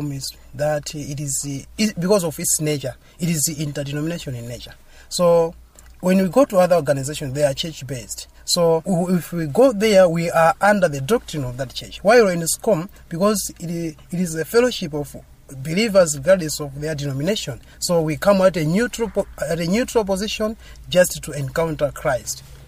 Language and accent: English; Southern Region, Malawi; now in Blantyre, Malawi